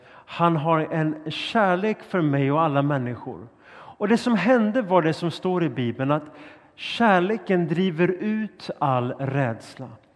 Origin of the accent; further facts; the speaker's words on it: Helsingborg, Skåne, Sweden; Jag var från Helsingborg och var på väg upp till Stockholm